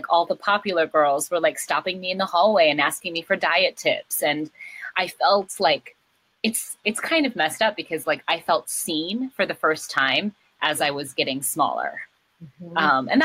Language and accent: English; Twin Cities, Minnesota, United States; In Minnesota. In the Twin Cities.